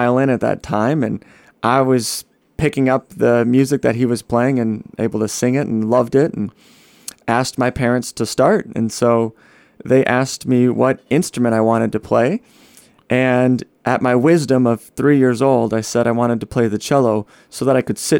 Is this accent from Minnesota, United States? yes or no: yes; Minnesota, United States; now in Boston, United States; no, I'm originally from Minnesota, but I've been in Boston for about the last 10 years.